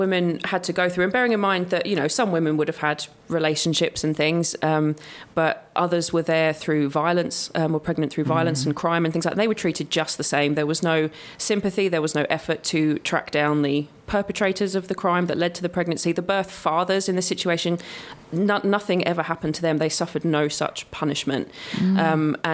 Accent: Billericay, East of England, United Kingdom; also born or lived in Basildon; I was born in Basildon Hospital and I grew up in Billericay. My parents are still there now.

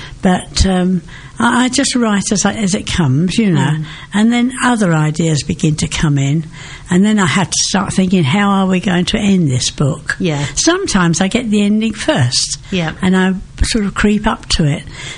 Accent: London, United Kingdom; I suppose you can hear my accent a bit. I am an East Ender and proud

